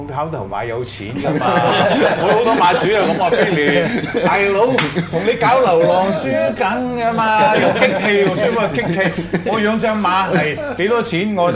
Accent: Hong Kong; 咪重新係應該俾啲機會我哋香港人咧。香港是冇人咧

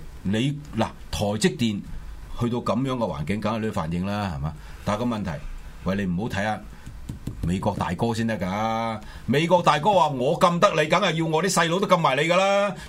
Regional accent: China; 咁我哋中國人最打飛機咯

